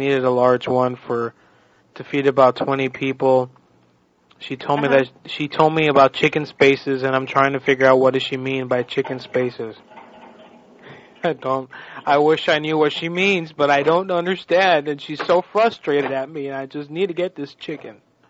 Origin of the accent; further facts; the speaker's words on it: Canada; I'm from Canada, you understand, and we have chicken spaces.